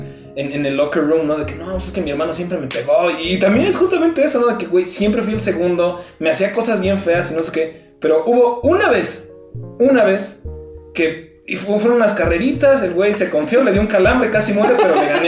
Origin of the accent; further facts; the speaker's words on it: Mexico; lo que no somos buenos los mexicanos justamente en eso